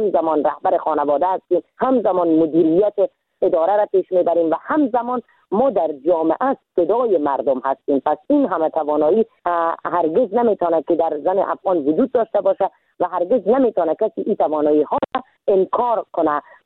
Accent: Iran; moved away as an adult; now in Afghanistan; من در سال 1364 در کشور ایران به دنیا آمدم

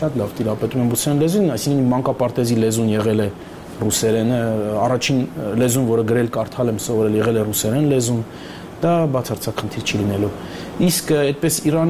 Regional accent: Yerevan, Armenia; also born or lived in United States; 31 տարի բնակվել եմ Միացյալ Նահանգներում, բայց միևնույն է, ես սկզբունքայինորեն երևանցի եմ, հայաստանցի եմ, եթե անհանգստանում են Ռուսաստանի համար, ես շատ լավ տիրապետում եմ ռուսերեն լեզվին, շատ լավ ճանաչում եմ ռուսական մշակույթը, քանի որ մեծացել եմ սովետական համակարգի օրոք

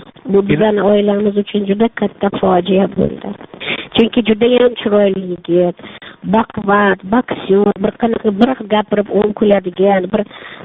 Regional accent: Tashkent, Uzbekistan; born there; Men Toshkent shahrida tug'ilganman.

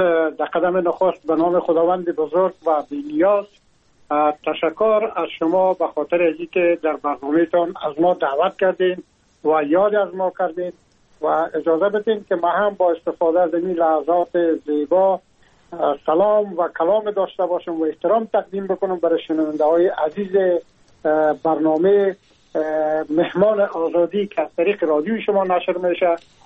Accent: Afghanistan; now in France; از افغانستان بر آمدم و تقریبا این از 3 سال میشه که ما در فرانسه زندگی میکنم

